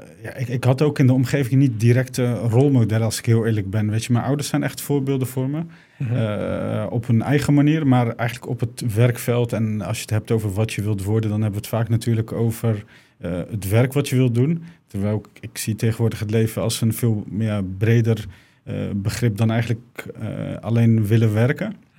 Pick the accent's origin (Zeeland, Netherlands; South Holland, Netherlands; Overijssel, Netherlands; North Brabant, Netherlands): South Holland, Netherlands; The Hague; Ik kom zelf uit Den Haag.